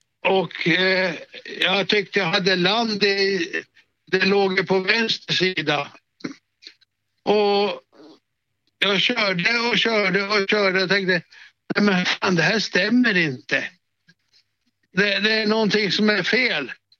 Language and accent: Swedish; Norrland, Sweden; som norrlänning så måste man ju sköta sig själv.